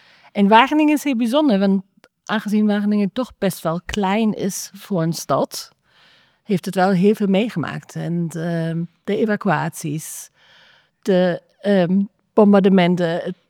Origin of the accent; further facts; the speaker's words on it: Cologne, North Rhine-Westphalia, Germany; born or raised there; Dutch is a second language; moved away as an adult; now in Netherlands